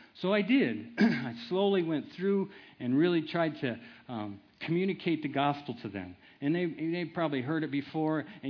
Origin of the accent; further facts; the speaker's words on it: Iowa, United States; And I used to get a lot of scrapes where I grew up in Iowa.